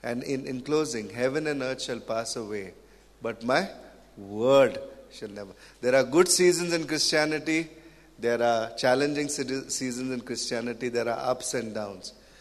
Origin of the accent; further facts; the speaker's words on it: South India, India; we are from South India, right? The land of dosa and masala dosa and onion dosa and whatever.